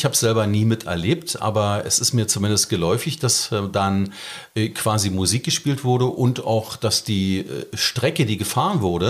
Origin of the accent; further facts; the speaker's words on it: Berlin, Germany; Ich bin echter Berliner, bin tatsächlich dort geboren und 2001 nach Biesdorf gezogen.